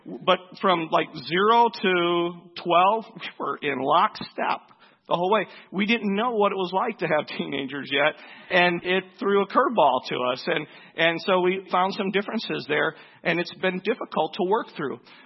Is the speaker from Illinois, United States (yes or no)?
yes; Chicago, Illinois, United States; I pulled this out because I'm from Chicago.